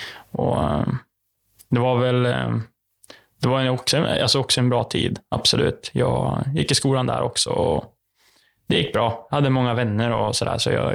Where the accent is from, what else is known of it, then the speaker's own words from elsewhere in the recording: Hudiksvall, Gävleborg County, Sweden; Jag är 23 år. Är född och uppvuxen i Hudiksvall. Bor där än idag.